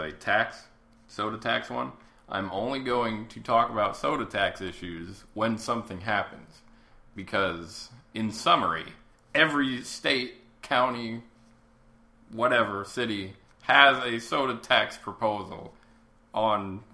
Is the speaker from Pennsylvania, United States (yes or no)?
yes; Pennsylvania, United States; My rule, I think it's because I'm from Pennsylvania, their rule is if you need it, it's taxed.